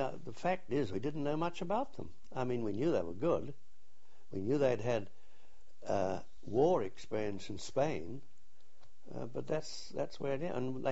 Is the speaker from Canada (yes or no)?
no; Auckland, New Zealand; born there; Yes, I was born in Auckland, in New Zealand, in 1917. My father was a civil servant.